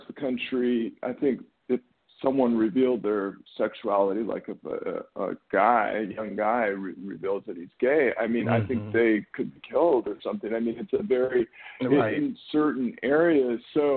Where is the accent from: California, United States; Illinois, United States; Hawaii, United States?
California, United States; Santa Monica; I grew up in Santa Monica, so we're, you know, Southern California